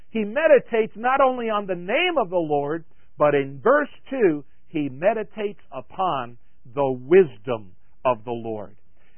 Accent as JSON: {"language": "English", "town": "Long Island", "region": "New York", "country": "United States", "tie": "born there", "said": "Now, I come from a Spanish culture. Even though I was born in Long Island, New York, my parents came from the old country."}